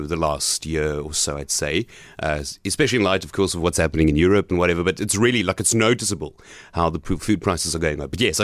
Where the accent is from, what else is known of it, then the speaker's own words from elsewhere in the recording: Gqeberha, Eastern Cape, South Africa; Right, so I am here from PE. I grew up in PE mostly. And I say mostly because I was thrown around quite a bit. So I went to Greenwood Primary School up until grade 3 here in Gqeberha.